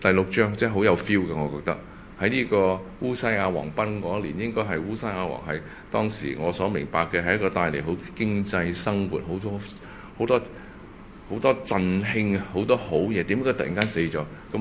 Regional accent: China; 喺我中國人嘅文化裏邊咧，邊個敢話自己冇父母噶？

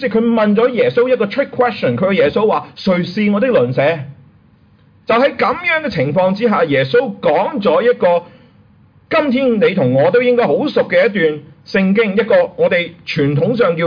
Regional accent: Hong Kong; now in United States; 我们由香港搬去美国

